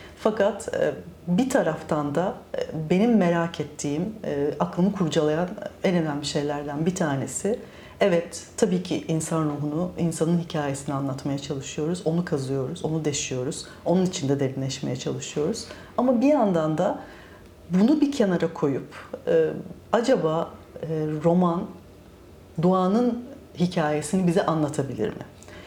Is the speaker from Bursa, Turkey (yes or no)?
no; Büyükada, Istanbul, Turkey; Doğup büyüdüğüm yer olduğu için de büyük ada oluyor.